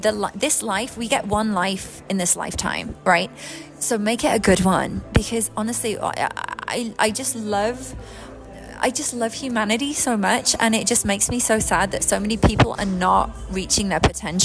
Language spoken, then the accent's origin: English; England, United Kingdom; obviously I'm from England, right? So I'd watch these American, like, TV shows. And I'd be like, I want to live that life. I want to live in California.